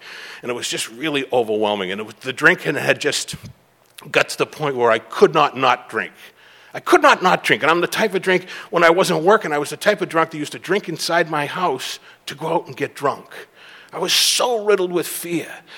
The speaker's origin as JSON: {"language": "English", "town": "Boston", "region": "Massachusetts", "country": "United States", "tie": "born or raised there", "moved": "as an adult", "said": "I'd moved out from Boston. I grew up in Boston and moved out in right after Thanksgiving, 1989."}